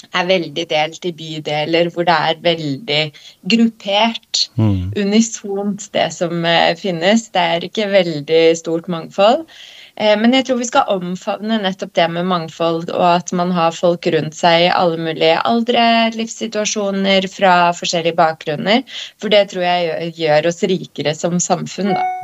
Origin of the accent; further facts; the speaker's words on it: Gulset, Vestfold og Telemark, Norway; så jeg evig glad for at jeg vokste opp på Gulset, og kunne egentlig ønske meg å flytte tilbake med min familie